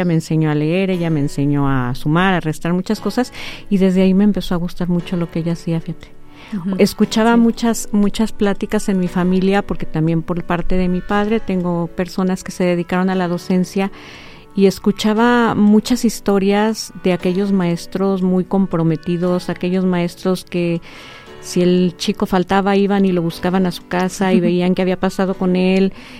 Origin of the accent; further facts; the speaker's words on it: Aguascalientes, Mexico; born there; Soy hidrocálida por nacimiento y por convicción. Amo mi estado, me encanta mi estado. Realmente no me imagino viviendo en el otro lado. Nací aquí en Aguascalientes.